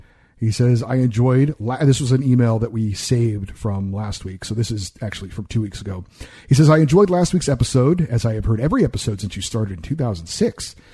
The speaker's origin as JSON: {"language": "English", "town": "Montreal", "region": "Quebec", "country": "Canada", "lives_now": "Vancouver, Canada", "said": "As a former Montrealer now living in Vancouver, I return periodically to visit my hometown"}